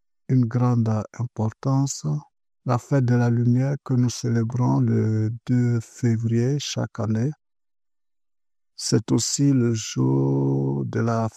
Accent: Burkina Faso; moved away as an adult; now in Toulouse, France; Je suis originaire du Burkina Faso. Je suis arrivé à Toulouse en mars 2024

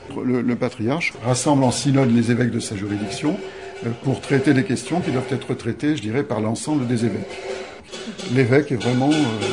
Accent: France; Moi je suis français, je ne suis pas russe, je ne suis pas russophile

